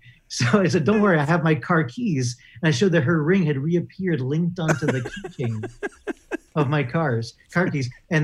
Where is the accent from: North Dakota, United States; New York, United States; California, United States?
New York, United States; I performed little magic shows in my hometown growing up in Westchester County.